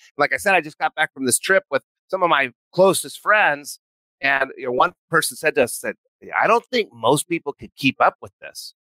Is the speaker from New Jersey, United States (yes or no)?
no; New Mexico, United States; and I grew up in New Mexico. There wasn't a whole lot of entrepreneurship that I was surrounded by.